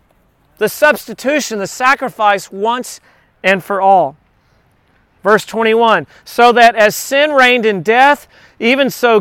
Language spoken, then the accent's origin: English; Texas, United States; I'm from South Texas and we had a hunting lease.